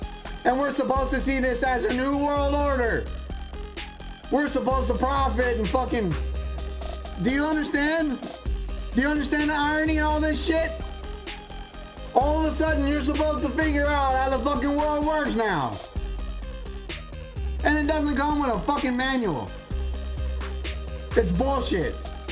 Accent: California, United States; Look at fucking California. Look at my home state right now. The state that I fucking live in.

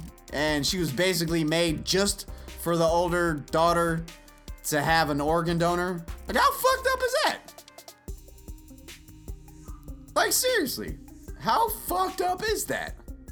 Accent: Louisiana, United States; I'm from Louisiana, and we say nigger.

